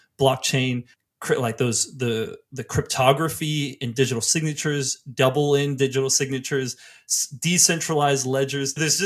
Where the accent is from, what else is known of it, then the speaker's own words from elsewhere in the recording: Seattle, Washington, United States; also born or lived in China; I am from Seattle, spent about 7 years in China, and I worked at WeChat for 4 years heading up their global marketing.